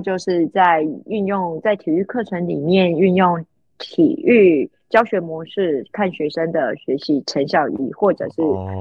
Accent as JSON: {"language": "Chinese", "region": "Yilan County", "country": "Taiwan", "said": "因为我是宜兰人嘛"}